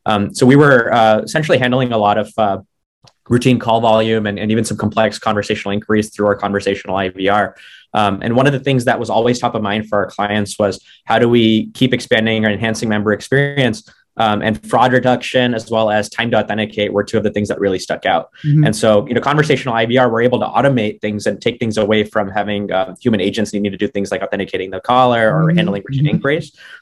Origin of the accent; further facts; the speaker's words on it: Frisco, Texas, United States; I grew up in Frisco, Texas, which is their neighboring city.